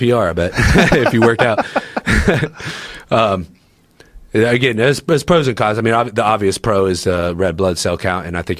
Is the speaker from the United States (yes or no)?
yes; Columbus, Ohio, United States; I'm from Columbus, Ohio. Like, you can go around the outer belt in like an hour.